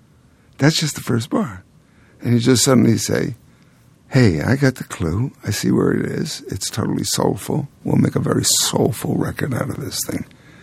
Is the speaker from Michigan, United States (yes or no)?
no; New York City, New York, United States; And I'm trying to describe how it felt growing up in New York City and what I could do and the freedom I had.